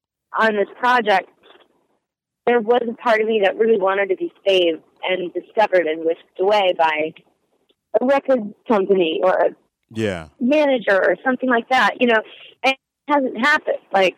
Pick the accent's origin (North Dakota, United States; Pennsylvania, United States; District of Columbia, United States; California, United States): North Dakota, United States; Bismarck; That's home, yeah. I grew up in Bismarck. My dad's the only person who's still kicking it there.